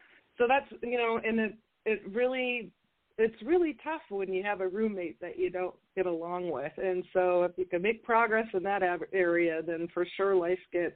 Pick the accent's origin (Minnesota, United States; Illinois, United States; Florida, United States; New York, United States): Minnesota, United States; She lived in California. I grew up in Minnesota